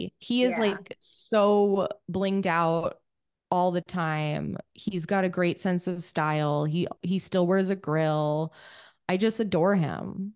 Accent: California, United States; I am originally from the Bay Area.

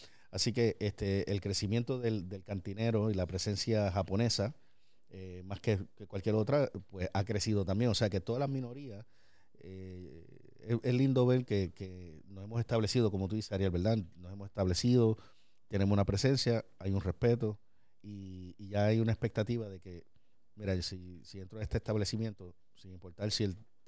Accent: Puerto Rico; yo soy latino, soy boricua, con familia boricua, dominicana, cubana, catalán.

